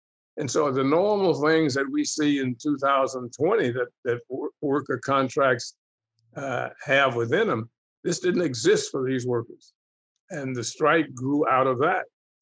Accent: Memphis, Tennessee, United States; born there; But no, I was born in Memphis.

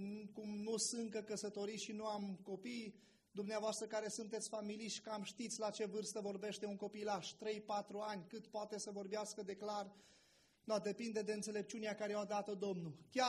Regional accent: Lugoj, Timiș County, Romania; suntem din Lugoj, nu venim din Spania, noi venim din Lugoj

